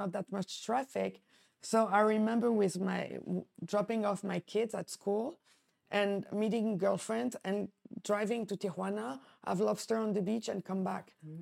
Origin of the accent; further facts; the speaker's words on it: Paris, Île-de-France, France; moved away as an adult; also born or lived in Nice; now in Los Angeles, United States; Well, I was born in Nice, but I never lived there. So I grew up in Paris.